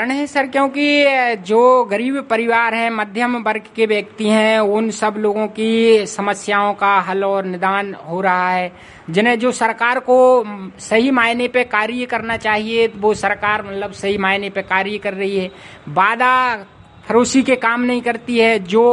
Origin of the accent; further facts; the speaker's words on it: Kamalpur, India; और मैं ग्राम कमालपुर से बिलोंग करता हूँ।